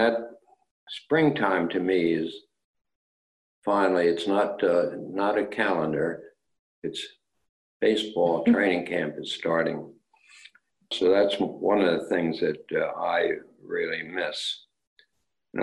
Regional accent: Philadelphia, Pennsylvania, United States; to see my beloved Phillies from Philadelphia. I was brought up in Philadelphia, and they continue to be my favorite sports teams.

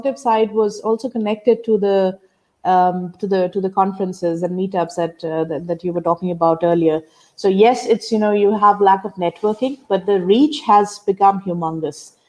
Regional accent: India; now in Germany; I'm Indian, so I know it happens, you know, way back home in India

